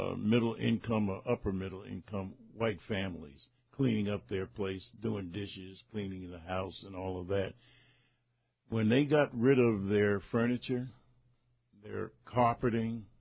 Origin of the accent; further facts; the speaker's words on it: Nyack, New York, United States; we had a community center in the black community, Nyack, where we had entertainment, dances, and parties there.